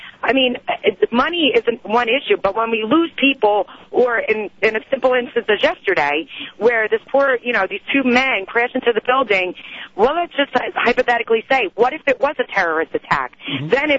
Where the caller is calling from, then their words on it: New Jersey, United States; I'm from Monmouth County, New Jersey